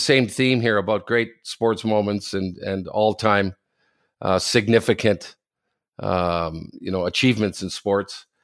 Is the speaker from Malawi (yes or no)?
no; Sudbury, Ontario, Canada; This is in Sudbury, my hometown.